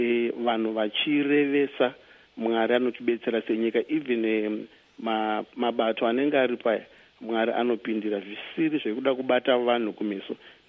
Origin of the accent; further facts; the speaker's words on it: Chitungwiza, Harare, Zimbabwe; I was born here in Zimbabwe. I was born in Chitungwiza, where I grew up.